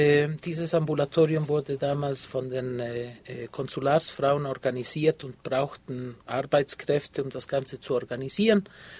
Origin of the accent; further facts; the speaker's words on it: Guayaquil, Guayas, Ecuador; German is a second language; moved away; also born or lived in Switzerland; Ich bin eigentlich hier in Ecuador geboren, 1962, bin jetzt 52 Jahre alt, bin aber auch Schweizer durch meinen Vater und habe in meinem Leben in Guayaquil bin ich aufgewachsen, dann anschließend war ich 13 Jahre in der Schweiz, deswegen kann ich doch ein bisschen Deutsch.